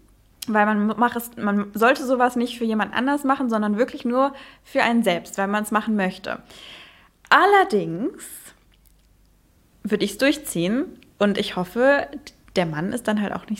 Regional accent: Netherlands; now in Germany; mittlerweile vielleicht so ein bisschen Deutschland, weil ich halt auch da wohne. Aber ich bin aufgewachsen in Holland und ich bin in Holland zur Schule gegangen. Ich hatte nie richtig Deutschunterricht.

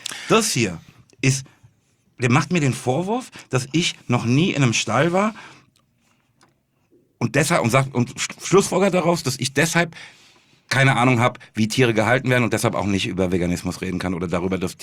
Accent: Frankfurt, Hesse, Germany; bei uns in Frankfurt sagt man, der will mir eine Futter auf die Backe machen.

